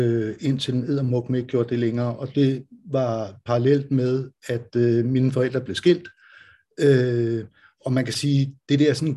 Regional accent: Ølstykke, Capital Region of Denmark, Denmark; also born or lived in Copenhagen / Roskilde; Jeg kommer faktisk fra København, og så da jeg var helt lille, der flyttede vi til en lille by, der hedder Ølstykke, og så flyttede jeg tilbage til Roskilde, og så flyttede jeg til København, og så flyttede jeg til Jylland, og så har jeg ellers boet alle mulige steder

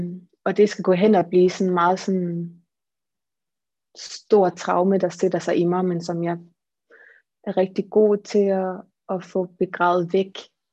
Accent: Aarhus, Central Denmark Region, Denmark; Jeg er en Aarhus pige. Jeg er født i Aarhus.

